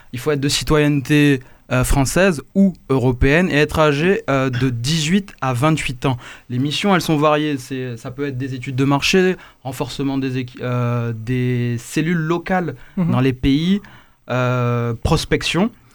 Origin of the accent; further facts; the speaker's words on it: Guadeloupe; je suis guadeloupéen et que ça me donnait aussi mon petit bout d'île natale